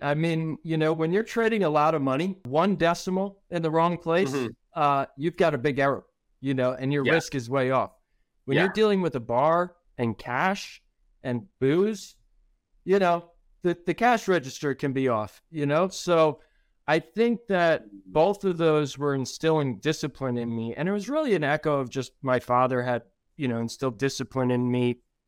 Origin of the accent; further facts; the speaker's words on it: New York City, New York, United States; growing up in New York City, where you're at, and that background just brings me home.